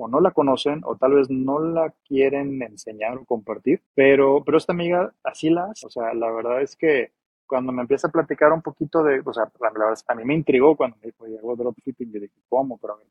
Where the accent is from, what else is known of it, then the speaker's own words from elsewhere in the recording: United States; Yo soy de Estados Unidos